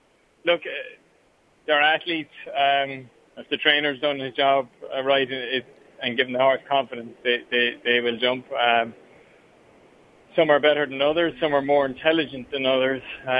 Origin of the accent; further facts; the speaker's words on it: Tralee, County Kerry, Ireland; I was born in Tralee in County Kerry, and we live just outside the town. Always had animals on the farm, whether it was horses, cows, sheep.